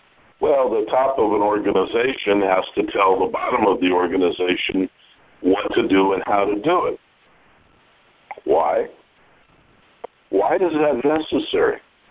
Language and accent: English; United States; After all, I was raised in America.